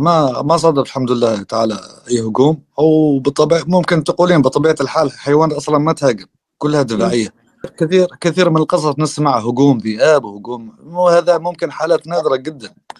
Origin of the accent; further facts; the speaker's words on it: Dhofar, Oman; هاي مثلا عندنا في محافظه ظفار طبعا كلها جبالا